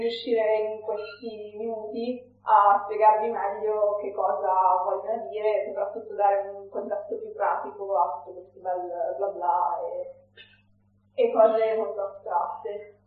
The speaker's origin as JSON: {"language": "Italian", "town": "Milan", "region": "Lombardy", "country": "Italy", "tie": "born or raised there", "said": "che sono un prodotto milanese. Sono nata e cresciuta a Milano, ho studiato a Milano"}